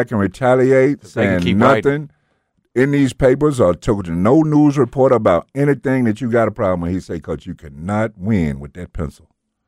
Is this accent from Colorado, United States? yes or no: no; Memphis, Tennessee, United States; Because, you know, I'm from Memphis. I wanted our Memphis people to see I'm doing good away from home.